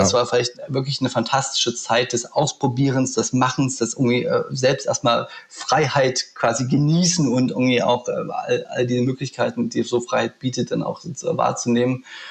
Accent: Leipzig, Saxony, Germany; also born or lived in Halle; ich bin 1979 in Halle geboren, dann aber nach 2-3 Wochen in die Wohnung, die meine Eltern schon in Leipzig, in Grünau hatten, einer klassischen Trabantenstadt, dann groß geworden, Kita-Zeit dort erlebt, also Sachsen, heutiges Sachsen.

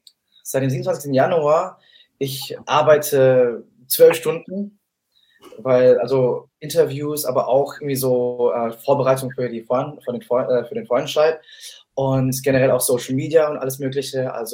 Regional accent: Bad Kissingen, Bavaria, Germany; born there; Ich bin geboren in Bad Kissingen, in Unterfranken, Bayern. Ich bin ein richtiger Bayer

